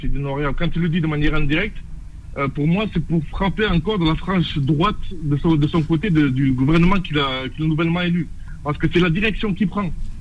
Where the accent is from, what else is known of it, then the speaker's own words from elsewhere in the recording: Algeria; c'est un côté algérien pour moi, et moi je suis algérien aussi.